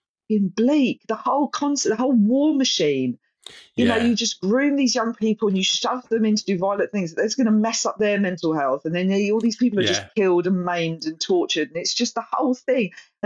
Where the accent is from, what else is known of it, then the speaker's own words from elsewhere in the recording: East of England, United Kingdom; in Essex, but during the time of the Gulf War. Right. So, and I grew up in, I would say, quite a right-leaning Tory town. There was an army barracks